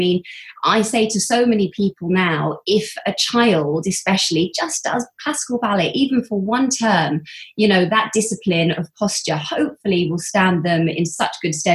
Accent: Windsor, South East England, United Kingdom; I grew up in Windsor. So I went to a local dance school in Eton, which was just down the road.

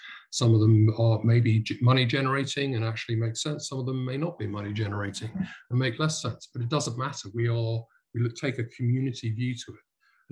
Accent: United Kingdom; unfortunately being British, I have to take some of the blame here

